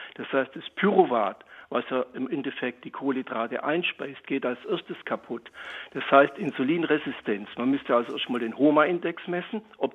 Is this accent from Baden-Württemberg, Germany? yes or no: yes; Baden-Württemberg, Germany; now in Pinneberg, Germany; Grüß Gott, ich bin Schwabe und Zahnarzt.